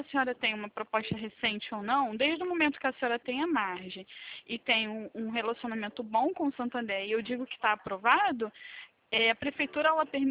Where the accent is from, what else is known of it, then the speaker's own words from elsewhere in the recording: Rio de Janeiro, Brazil; Eu sou do Rio, Campo Grande.